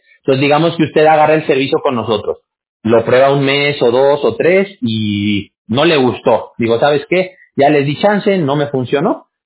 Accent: Mexico; Yo soy mexicano. Yo soy de México.

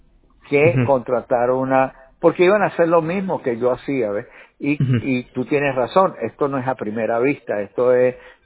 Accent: Venezuela; moved away; also born or lived in Colombia; yo vengo de Venezuela, luego llegué a Colombia, luego llego aquí

